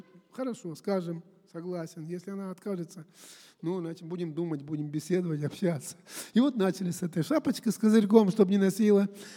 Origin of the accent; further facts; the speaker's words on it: Donetsk, Donetsk Oblast, Ukraine; now in Moscow, Russia; Я жениться-то хотел, а жить-то я хотел у себя на родине. Ну, и вот поженились мы. Было бракосочетание, оно было у нас в Донецке